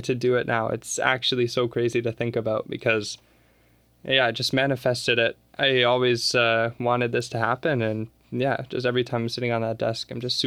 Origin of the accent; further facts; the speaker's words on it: Pickering, Ontario, Canada; I mean, in Pickering, it was actually very fun.